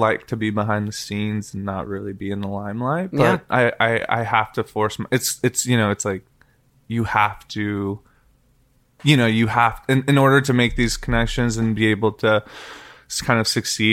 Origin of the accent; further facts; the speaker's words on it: Sherman Oaks, California, United States; I grew up in Sherman Oaks in the Valley. So it's almost like the suburban urban fucking suburb.